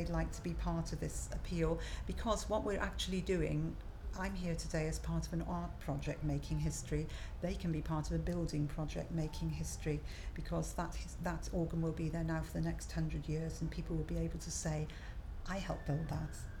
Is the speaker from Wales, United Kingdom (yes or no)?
yes; Cardiff, Wales, United Kingdom; I've always lived in Wales.